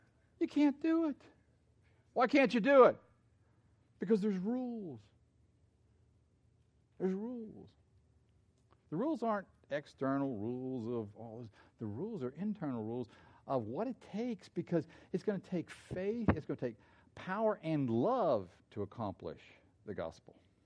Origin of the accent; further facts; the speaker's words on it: Pennsylvania, United States; I came from Pennsylvania. We argued just for fun.